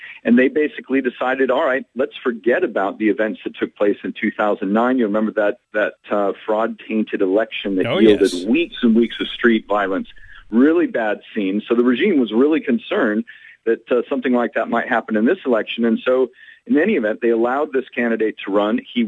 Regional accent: Normandy Park, Washington, United States; also born or lived in Everett; Normandy Park and Everett before that.

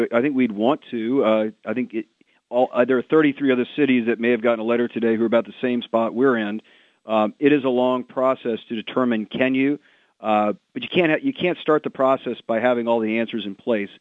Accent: the South, United States; You know, I'm from the South, and I think if you'd asked Atlanta back in around 1990, could it host Olympics

